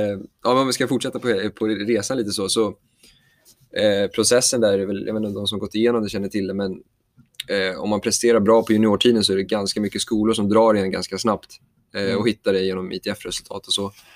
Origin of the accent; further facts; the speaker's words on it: Stockholm, Stockholm County, Sweden; Jag är uppväxt här i Stockholm.